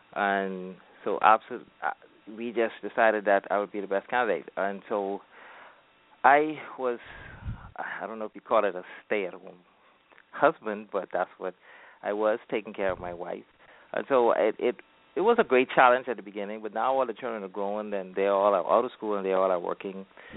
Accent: New Providence, Bahamas; born there; I was born in the Bahamas in a beautiful island called New Providence, which the capital is located. The capital is Nassau.

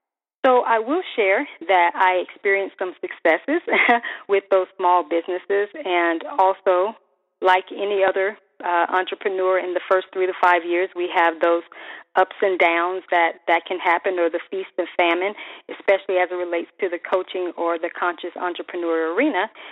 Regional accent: Columbus, Georgia, United States; I was guided to actually go to my hometown in Columbus, Georgia before going to Phoenix.

